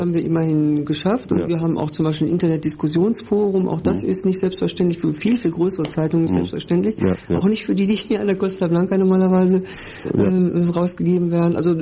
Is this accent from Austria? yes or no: no; Hagen, North Rhine-Westphalia, Germany; ich komme aus Hagen und da war die Szene sehr, sehr stark